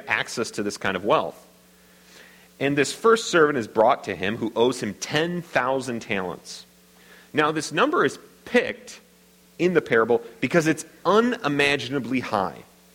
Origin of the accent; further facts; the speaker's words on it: Midwest, United States; what often happens in the Midwest, I'm from the Midwest, sorry, I mean no offense